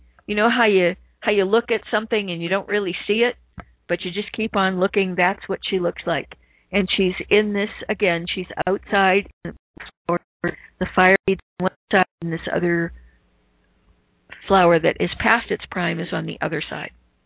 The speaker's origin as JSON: {"language": "English", "region": "New England", "country": "United States", "accent": "New England", "said": "And, my New England accent's coming out, isn't it?"}